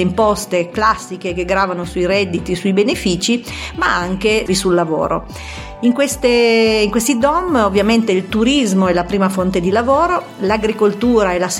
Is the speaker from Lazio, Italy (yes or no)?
no; Piedmont, Italy; now in France; sono piemontese e dal 2013 ho fondato con mio figlio Riccardo un'azienda artigianale nel food in Costa Azzurra